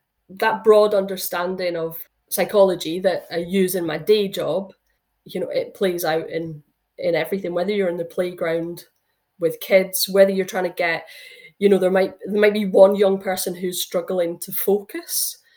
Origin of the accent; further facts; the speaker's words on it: Scotland, United Kingdom; living in the country, your bike, you have to be able to ride a bike. So I grew up in the Highlands.